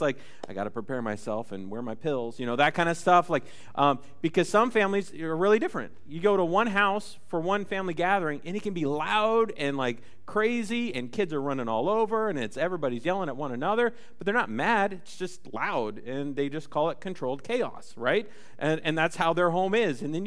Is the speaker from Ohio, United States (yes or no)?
yes; Ohio, United States; also born or lived in Georgia; Like, our family, we grew up in Ohio, and this is hometown for us in Worcester. And we lived in Georgia for about 5 years. And so we moved from Ohio